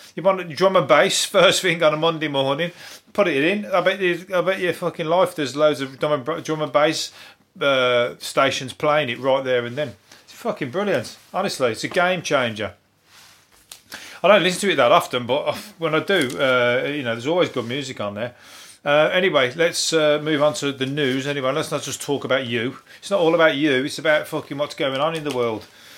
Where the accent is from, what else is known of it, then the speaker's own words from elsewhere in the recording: Birmingham, West Midlands, United Kingdom; I don't want to play the cynic, but I come from Birmingham.